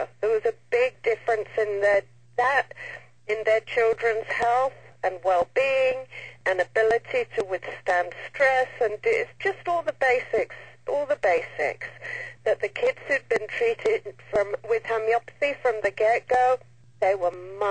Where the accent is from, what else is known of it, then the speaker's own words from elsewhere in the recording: United Kingdom; Yeah, I'm a British homeopath